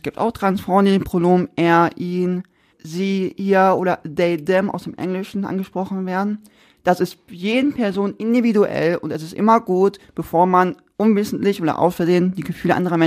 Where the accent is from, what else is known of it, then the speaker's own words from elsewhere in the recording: Koblenz, Rhineland-Palatinate, Germany; born there; Geboren in Koblenz, sehr schöne Ecke in Rheinland-Pfalz.